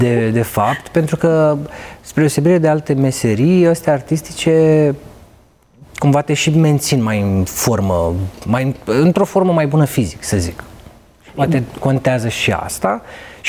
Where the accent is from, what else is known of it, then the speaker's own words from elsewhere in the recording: Bușteni, Prahova, Romania; Bușteni, Prahova.